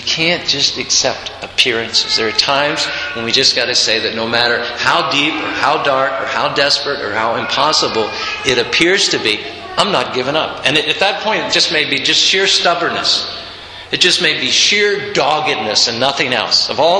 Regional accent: Utah, United States; We're from Utah Valley, right?

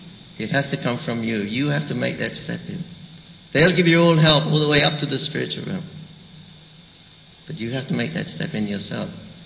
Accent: England, United Kingdom; I said, I'm having a problem identifying myself as an Englishman.

